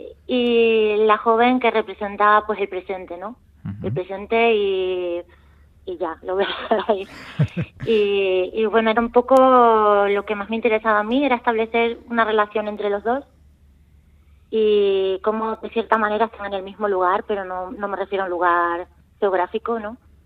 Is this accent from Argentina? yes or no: no; Extremadura, Spain; obviamente soy extremeña